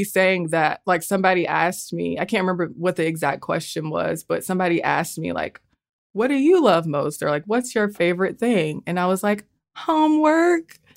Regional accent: Atlanta, Georgia, United States; like me, I grew up in Metro Atlanta, which isn't technically Atlanta, that like I was an Atlanta city kid. I was an Atlanta suburb kid.

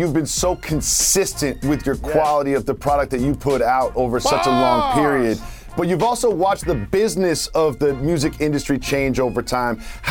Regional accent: New York, United States; So as a New Yorker, I understand this

